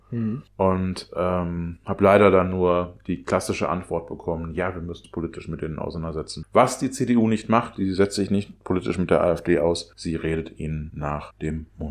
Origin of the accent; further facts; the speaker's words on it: North Rhine-Westphalia, Germany; ich komme aus der Stadt hier im Oberbergischen Kreis, die in ganz NRW die größte Ausländerdichte hatte in meiner Kindheit.